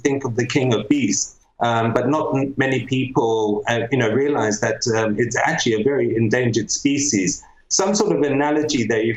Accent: Nigeria; also born or lived in Malawi; I was taken over to Nigeria when I was, 18 months old. And I grew up in Nigeria, in post-independent Nigeria. And then we moved to to Malawi

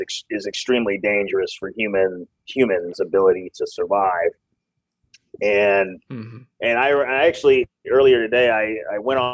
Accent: Seattle, Washington, United States; I didn't have air conditioning growing up in Seattle either.

